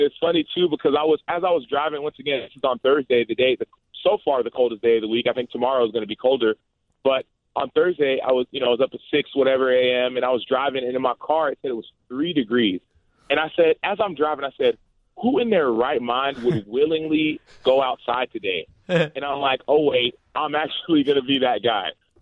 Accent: Texas, United States; In fact, even though I grew up in Texas, my brother, he was the first one in … to play football.

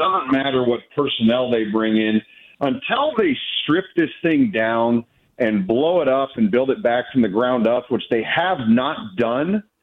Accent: Denver, Colorado, United States; growing up in Denver, I thought it was awesome to be a Raiders fan. It was going against the grain.

